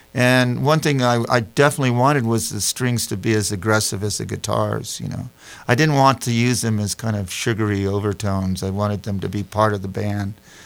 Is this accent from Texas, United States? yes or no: yes; San Antonio, Texas, United States; And it's about my hometown, San Antonio, Texas.